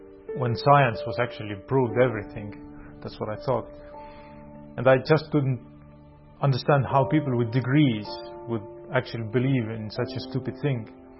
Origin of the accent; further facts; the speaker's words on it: Tartu, Tartu County, Estonia; English is a second language; also born or lived in Tallinn; For the first seven years of my life, I grew up in Tallinn, the capital of Estonia. And after that, we moved to Tartu, which is the second biggest town.